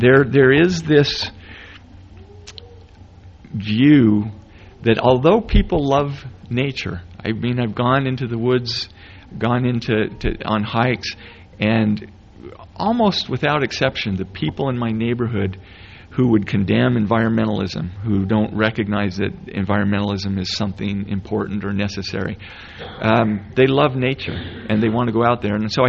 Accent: Moab, Utah, United States; I remember growing up in Moab, one of the worst insults you could give somebody is "your mother is an environmentalist."

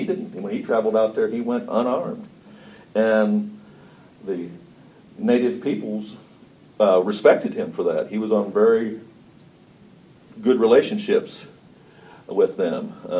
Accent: Indiana, United States; I'm not a Westerner, but I grew up in Indiana

